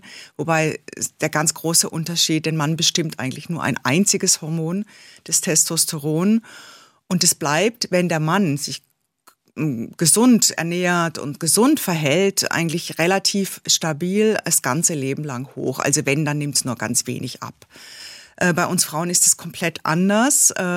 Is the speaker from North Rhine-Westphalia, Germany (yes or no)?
no; Baden-Württemberg, Germany; accent: Baden dialect; Ich bin geborene Badnerin und man hört es mir